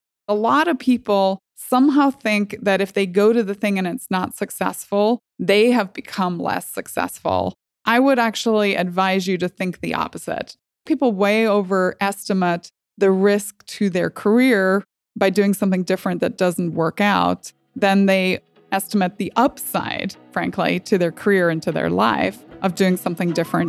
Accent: Northern Ireland, United Kingdom; Yeah, growing up in Northern Ireland, certainly you look back at your life, very formative. I did grow up during the Troubles

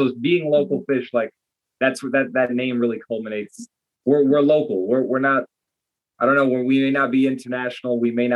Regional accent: Brooklyn, New York, United States; I mean, I grew up in Brooklyn. I came here to live for high school.

